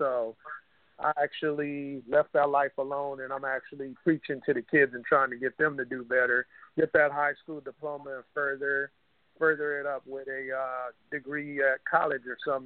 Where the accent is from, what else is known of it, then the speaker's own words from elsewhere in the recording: Los Angeles, California, United States; I was actually raised in the area close to Jefferson and in the 35th area around there somewhere, and it's close to the USC campus.